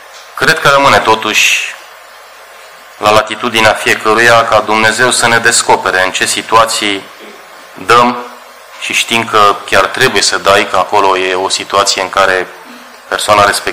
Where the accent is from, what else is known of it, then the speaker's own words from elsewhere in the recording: Romania; Ce să zic de noi ca români? Suntem atât de obișnuiți, de familiarizați cu cei care stau prin intersecții și întind mâna.